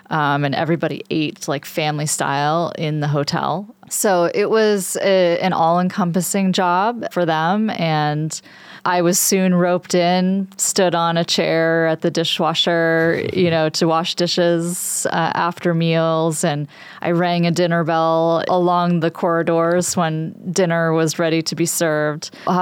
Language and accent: English; Stowe, Vermont, United States; So growing up in Stowe, I mean, it's really an idyllic lifestyle. I mean, you're in the middle of the Green Mountains and lots of outdoor space and small rural town.